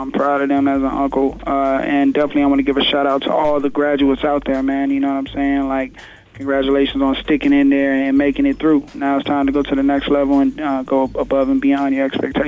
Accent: Phoenix, Arizona, United States; if I had to go with a team, because I'm from Phoenix, I know they didn't make it, but, you know, I'm a diehard Phoenix Suns fan, so.

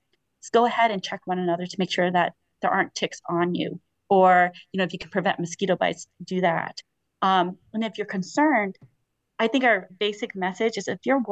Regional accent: Arizona, United States; now in Maine, United States; because I came from Arizona, it doesn't have to be hot.

